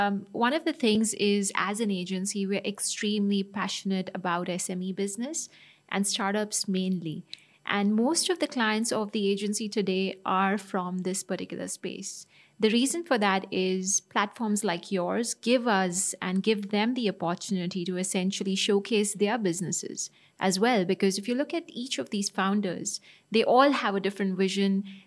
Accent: Dubai, United Arab Emirates; My grandparents came to Dubai in the 70s, followed by dad, who was a banker. And then I grew up in Dubai.

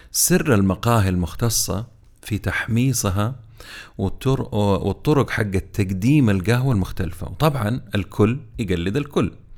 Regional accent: Jeddah, Makkah Province, Saudi Arabia; يعني كان عندنا في جدة محمصتين مشهورة حقت قهوة

